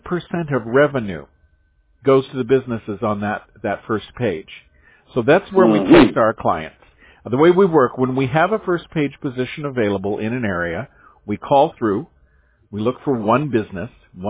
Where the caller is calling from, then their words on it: California, United States; I'm calling you from Orange County, California. We are right around the corner from Google.